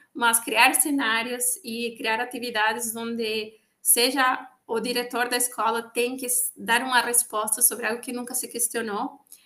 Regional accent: Venezuela; Portuguese is a second language; now in Brazil; Todo mundo sempre que me vê e eu falo que sou da Venezuela, eu automaticamente sou considerada refugiada, né? Eu não sou, não sou. Eu estou aqui por reunião familiar. Meu marido é brasileiro.

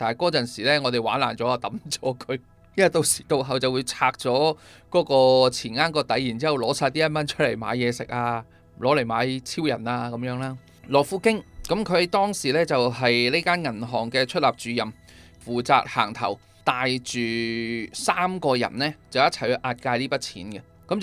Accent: Macau; 其实我哋好多澳门人都知嘅，但系我哋澳门人咧好少会行嗰条路仔嘅。

